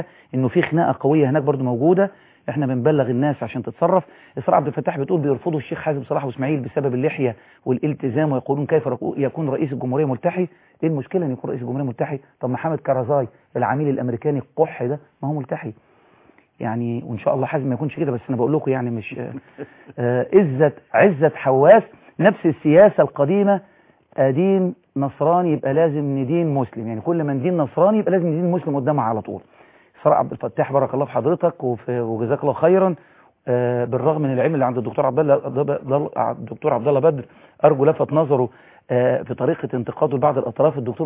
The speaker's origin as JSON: {"language": "Arabic", "country": "Egypt", "said": "احنا عندنا في مصر"}